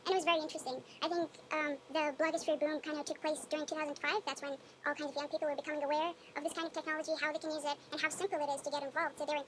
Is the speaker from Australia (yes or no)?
no; Bahrain; moved away; I come from Bahrain. It's a very long trip to here